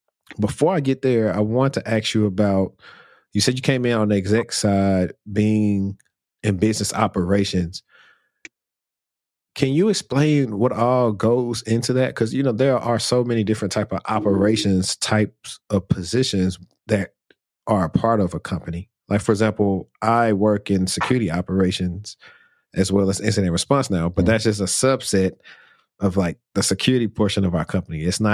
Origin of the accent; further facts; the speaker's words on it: Louisiana, United States; I'm from Louisiana.